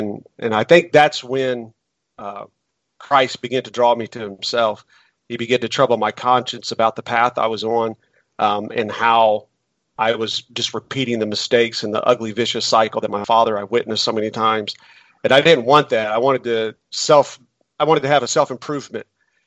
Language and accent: English; Indianapolis, Indiana, United States; born there